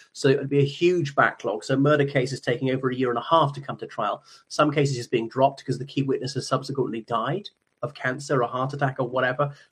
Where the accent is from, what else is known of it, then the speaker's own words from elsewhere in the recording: Ireland; from Ireland.